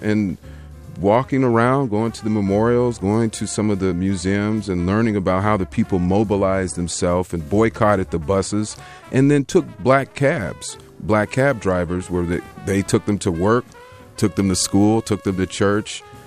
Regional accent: Sacramento, California, United States; also born or lived in Anchorage / Memphis; Anchorage, Alaska, and then moved to Memphis shortly after that. But my dad was in the service, and I have no relationship to Alaska. That's just where I was born. But my family roots are Memphis, Tennessee, and then we lived in Sacramento as a kid.

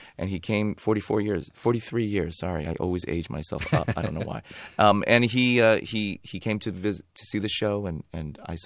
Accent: San Francisco, California, United States; But no, I'm from San Francisco, and I was born and raised here, and very happily so, and very proud to be here to do this play and kind of reconnect with all of my San Francisco roots.

